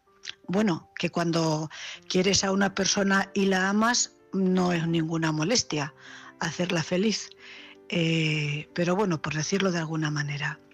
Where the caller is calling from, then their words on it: Cuenca, Castilla-La Mancha, Spain; corresponsal de Cuenca.